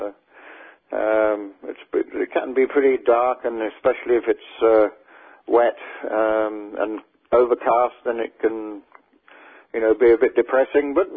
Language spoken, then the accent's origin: English; Ireland; also born or lived in London, United Kingdom; I was born in North London, raised in Ireland, and I traveled around the world back in the 60s. I was in America for 6.5 months, 7 months.